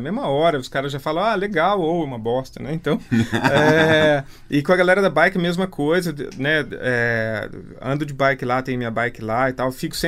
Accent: Brazil; Mas mesmo que tenha essa raiz meio europeia, assim, eu sou brasileiro, né, cara? Nascido e criado aqui com a malícia de brasileiro, né?

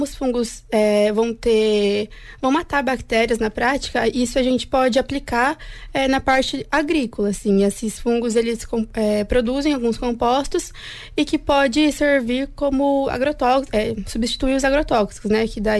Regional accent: Londrina, Paraná, Brazil; a minha preferência era cursar e fazer aqui em Londrina mesmo, né? Como é minha cidade natal, eu não queria sair daqui.

